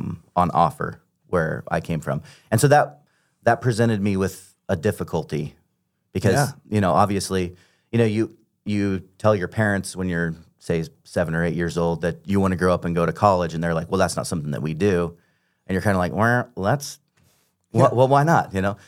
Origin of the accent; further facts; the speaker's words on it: Oregon City, Oregon, United States; I was born and raised in the Followers of Christ Church in Oregon City, and... I would say that I'm from a good pedigree.